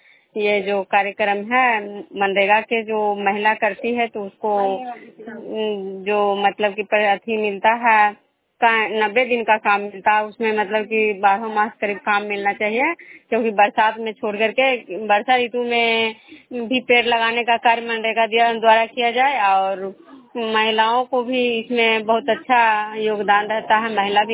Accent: Bishnupur, Bihar, India

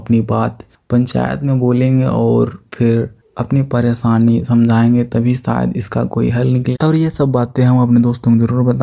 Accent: Karuna, Jharkhand, India; मैं तुरपा प्रखंड के करुणा गांव का निवासी हूँ।

